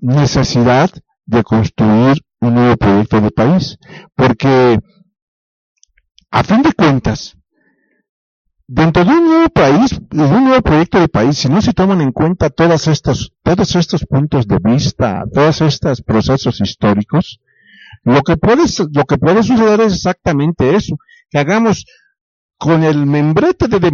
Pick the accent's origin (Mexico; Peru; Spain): Mexico; si como pueblo mexicano vamos a hacer un proyecto de país